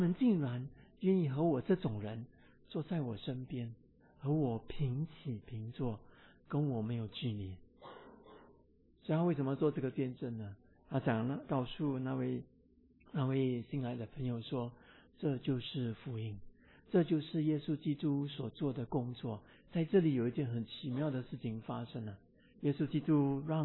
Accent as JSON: {"language": "Chinese", "country": "Singapore", "said": "其实我们新加坡人邀约他们进来，他们心中很感动的。"}